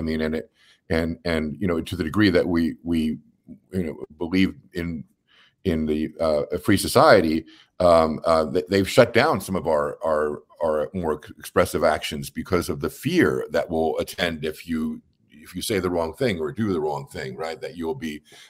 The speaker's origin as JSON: {"language": "English", "town": "Houston", "region": "Texas", "country": "United States", "tie": "born or raised there", "said": "growing up in the Third Ward in Houston, what the Third Ward was like, how the interstates had destroyed the Third Ward"}